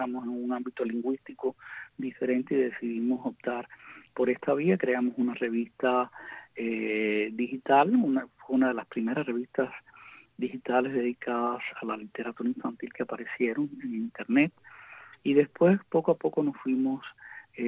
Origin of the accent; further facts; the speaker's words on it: Cuba; moved away; Y sobre todo ya después que me fui de Cuba